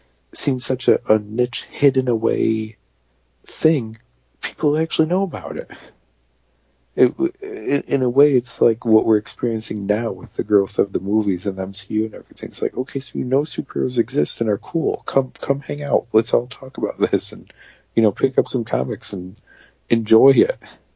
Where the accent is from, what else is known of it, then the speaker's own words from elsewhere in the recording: New York, United States; But for me, growing up in New York, WPIX, Channel 11, mm-hmm.